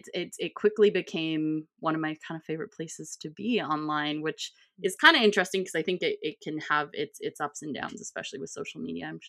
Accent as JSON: {"language": "English", "region": "British Columbia", "country": "Canada", "said": "I'm from Canada. So I was in a small kind of rural town in BC, Canada"}